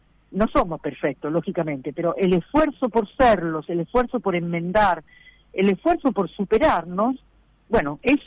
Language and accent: Spanish; Italy; Spanish is a second language; hace poco visité a mi madre, que vive en Roma, yo soy italiana, quizás se note un poco, ¿no?